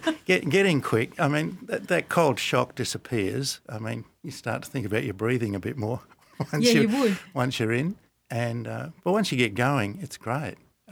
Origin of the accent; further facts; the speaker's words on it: West Coast, Australia; I'm from the West Coast, and on the East Coast, surf life saving here is huge.